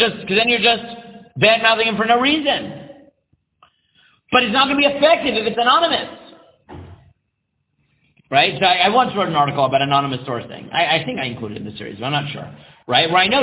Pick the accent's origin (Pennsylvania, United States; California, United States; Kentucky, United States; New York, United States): New York, United States; Staten Island; I grew up in Staten Island. You know, the mob is reality.